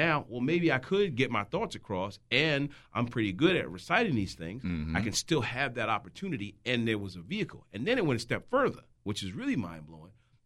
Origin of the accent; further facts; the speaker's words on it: New York, United States; I'm from New York, mm-hmm. New Jersey area